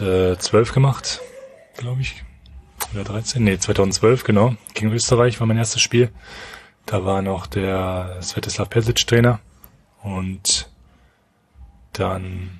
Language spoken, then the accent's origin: German; Berlin, Germany; born there; now in Münster, Germany; Bin jetzt hier neu in Münster seit knapp 2 Wochen. Bin gebürtig aus Berlin.